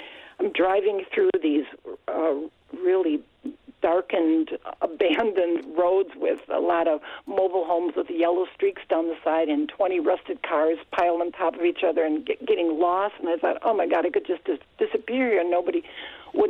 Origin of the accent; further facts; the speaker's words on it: Wisconsin, United States; I'm from Wisconsin. This doesn't happen there, you know?